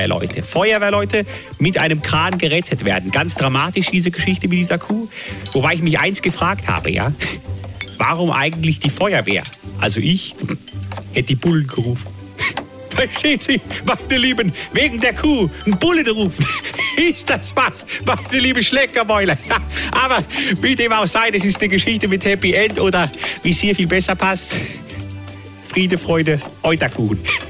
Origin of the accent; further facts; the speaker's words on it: Styria, Austria; wir sind in Österreich, in der Steiermark, da wo ich herkomme tue.